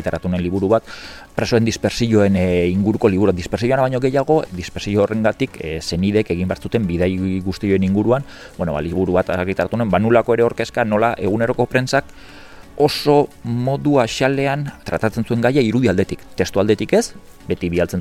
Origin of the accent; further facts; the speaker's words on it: Hondarribia, Basque Country, Spain; now in Irun, Spain; ni Hondarribikoa naiz, Irunen bizi naiz